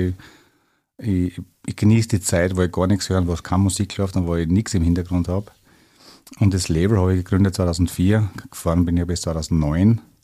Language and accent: German; Styria, Austria; Also bin am Land aufgewachsen in der Südsteiermark, damals zur Grenze zu Jugoslawien.